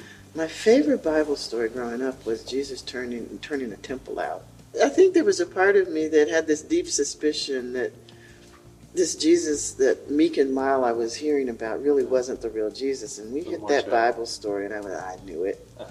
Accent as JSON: {"language": "English", "region": "the South", "country": "United States", "tie": "born or raised there", "said": "that was a very important lesson for a little black girl growing up in the South."}